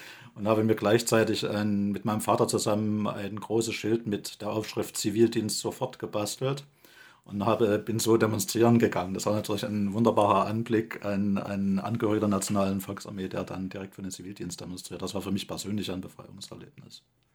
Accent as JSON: {"language": "German", "town": "Dresden", "region": "Saxony", "country": "Germany", "said": "Also ich komme aus Dresden und Dresden war zwar auch in der Elbtallage, hatte nicht die beste Luft in zu DDR-Zeiten."}